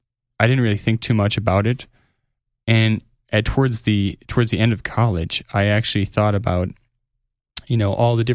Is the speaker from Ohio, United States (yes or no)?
no; Minnesota, United States; also born or lived in Tacoma, Washington; now in Colorado, United States; born and raised in Minnesota, I did a couple of, did my college education out at University of Puget Sound in Tacoma, Washington.